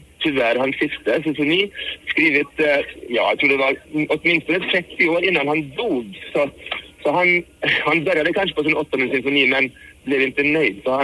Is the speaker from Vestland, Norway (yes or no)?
yes; Vestland, Norway; Swedish is a second language; also born or lived in Stockholm, Sweden; Jag kommer från Norge, bor i Bergen och har vuxit upp på en ö söder om Bergen i Hardangerfjorden. Jag har pluggat på Akis i Stockholm, så jag är då alltså en ex-nollåtare. Bodde där i 4 år från 96 till 2000